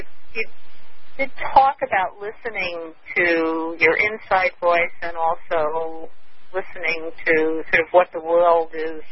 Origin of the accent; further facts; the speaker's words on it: California, United States; I'm from the Bay.